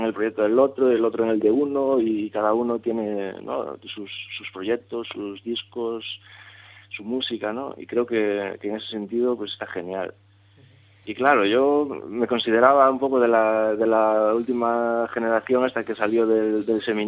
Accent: Cangas, Galicia, Spain; hay una big band aquí que se creó en Cangas, en mi pueblo, vete ahí a probar y tal.

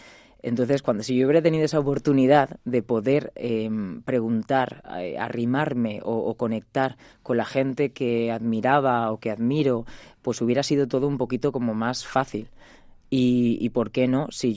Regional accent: Alicante, Valencian Community, Spain; born there; moved away; Nací aquí en Alicante y bueno, me fui a Madrid y luego ya estuve pues viajando por toda España, por Europa y por el mundo

